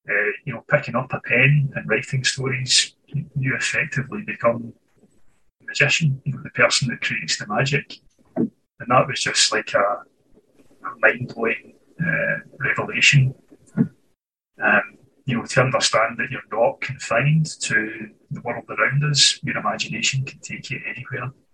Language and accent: English; Scotland, United Kingdom; I was born and raised in Scotland, and here I remain